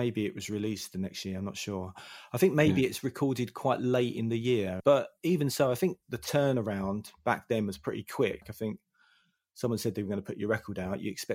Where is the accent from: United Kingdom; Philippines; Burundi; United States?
United Kingdom; England; So anyway, what I'm saying is, being English, we had extra cachet.